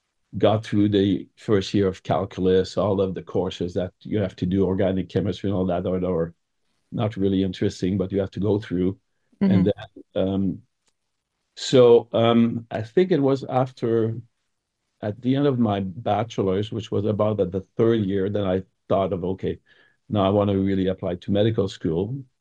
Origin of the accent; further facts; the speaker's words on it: Quebec, Canada; So I was born in Quebec in a small town where there's a lot of agricultural stuff. So I was raised on a pig farm and a mink farm.